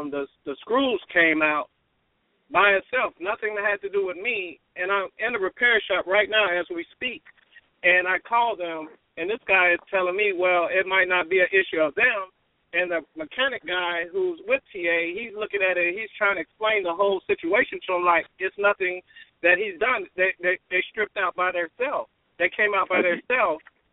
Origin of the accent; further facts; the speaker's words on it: Chicago, Illinois, United States; I'm from Chicago